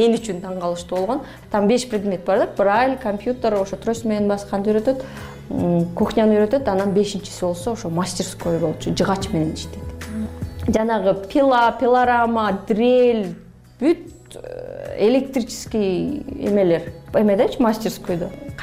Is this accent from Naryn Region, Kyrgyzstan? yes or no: no; Issyk-Kul Region, Kyrgyzstan; Мен өзүм негизи көлдө төрөлүп өскөм, 7-8 районунда.